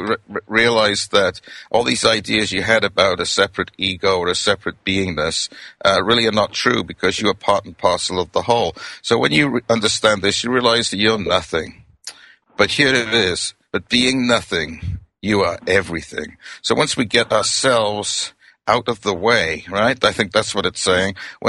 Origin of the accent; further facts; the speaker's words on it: Wales, United Kingdom; accent: Welsh; now in United States; I was born in Wales, and I've lived in America now for over 30 years. I still enjoy being Welsh, and I follow rugby, and I love the beauty of the Welsh countryside.